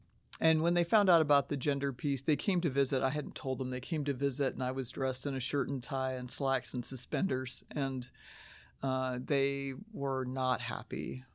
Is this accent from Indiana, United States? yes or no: yes; Indiana, United States; And so I grew up in Southern Indiana with a Southern mom.